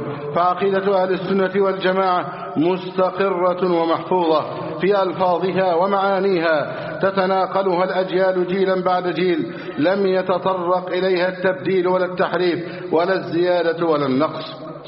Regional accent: Egypt; اللهم احفظ بلدنا مصر أمنا أمانا، سخاء رخاء

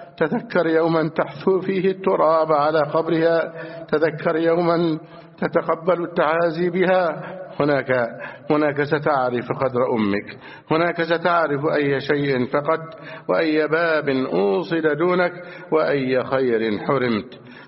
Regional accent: Egypt; اللهم احفظ بلدنا مصر امنا امانا سخاء رخاء وسائر بلاد المسلمين.

